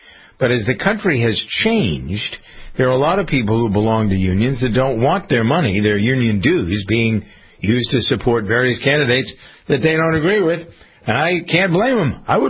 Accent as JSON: {"language": "English", "town": "Framingham", "region": "Massachusetts", "country": "United States", "tie": "born or raised there", "said": "I was told that 35% of the people in my hometown of Framingham have already voted."}